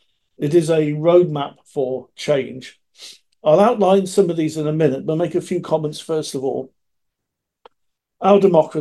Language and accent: English; Wales, United Kingdom; as a Welsh Labour member for 52 years now, I'm proud of the reforms achieved since the 1970s.